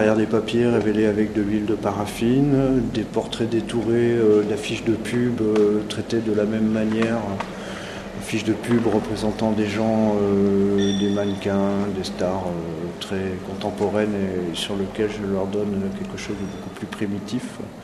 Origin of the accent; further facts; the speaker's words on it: Clermont-Ferrand, Auvergne-Rhône-Alpes, France; now in Nantes, France; j'ai 53 ans, je viens de Clermont-Ferrand, je suis à Nantes